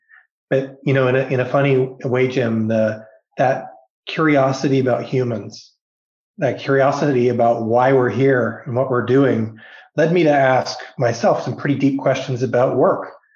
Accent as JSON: {"language": "English", "region": "Ontario", "country": "Canada", "tie": "born or raised there", "also_born_or_lived": "Winnipeg", "said": "I was born in Winnipeg. I didn't hang around for very long, though. When I was six, we moved to Ontario, and we ended up living on a farm. I grew up a farm boy"}